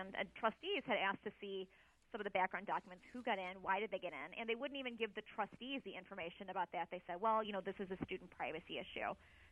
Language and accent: English; Deerfield, Illinois, United States; I grew up in Deerfield, so just south of the border in Lake County, Illinois